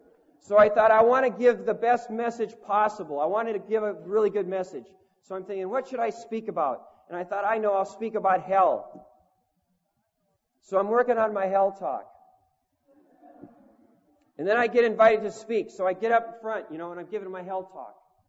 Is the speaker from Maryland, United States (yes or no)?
no; Minnesota, United States; now in Amsterdam, Netherlands; And, you know, that's not what I was used to because I grew up in Minnesota, you know, where lots of lakes and trees and forests.